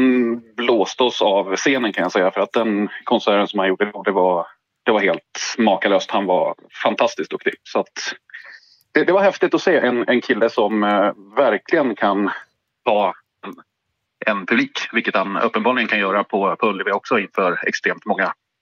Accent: Dalarna County, Sweden; now in Stockholm, Sweden; Jag kommer från Dalarna från början. Bor uppe nere i Stockholm nu för tiden.

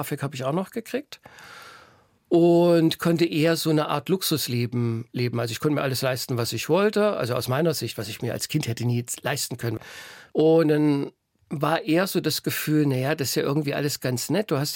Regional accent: Germany; ich bin groß geworden in der DDR in einem katholischen Kinderheim. Da war ich 12 Jahre mit meinen Brüdern.

